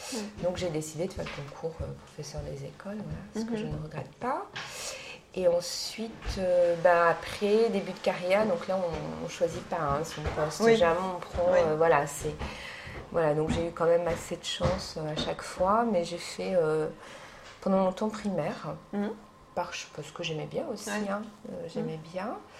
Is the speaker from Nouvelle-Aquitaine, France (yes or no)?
yes; La Rochelle, Nouvelle-Aquitaine, France; also born or lived in Tours / Paris; now in Strasbourg, France; On a vécu en fait, alors l'origine, on est de Charente-Maritime, moi de La Rochelle.